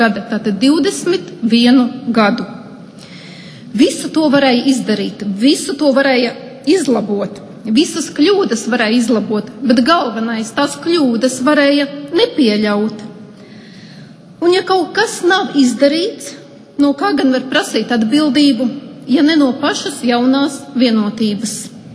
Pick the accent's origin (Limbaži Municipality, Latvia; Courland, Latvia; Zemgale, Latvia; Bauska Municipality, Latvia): Courland, Latvia; Pat esmu no Kurzemes